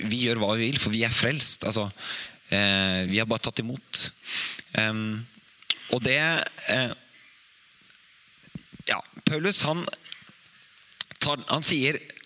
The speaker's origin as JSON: {"language": "Norwegian", "town": "Hamar", "region": "Innlandet", "country": "Norway", "said": "og da var vi en gjeng her fra Hamar"}